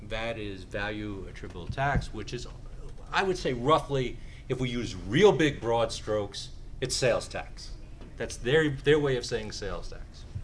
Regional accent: New Hampshire, United States; I come from New Hampshire, so I always throw New Hampshire in, by the way

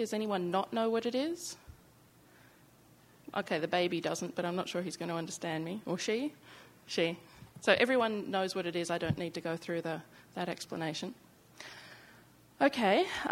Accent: Australia; now in United States; I'm originally from Australia, but I now live in the US.

